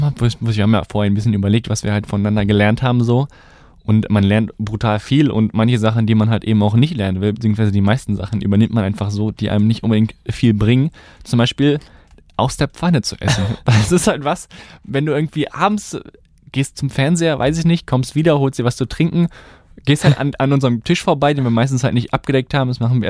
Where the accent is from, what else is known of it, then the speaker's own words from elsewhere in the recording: Leverkusen, North Rhine-Westphalia, Germany; now in Dortmund, Germany; Ja, ich komme ja aus Leverkusen und Woll ist ja für mich gar kein Wort, was überhaupt in den Wortschatz in meinem Wortschatz drin war, bis ich halt nach Dortmund gezogen bin.